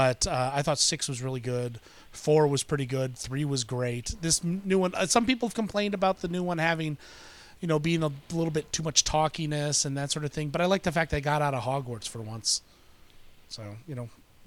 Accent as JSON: {"language": "English", "region": "Ohio", "country": "United States", "said": "I'm from Ohio. Country music's huge in Ohio"}